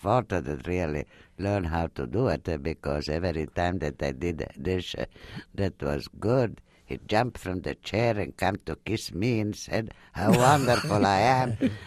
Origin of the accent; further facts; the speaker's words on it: Cesenatico, Emilia-Romagna, Italy; born there; English is a second language; also born or lived in Egypt; Well, I was born in Cesenatico. I left there, that was just a baby, to Egypt.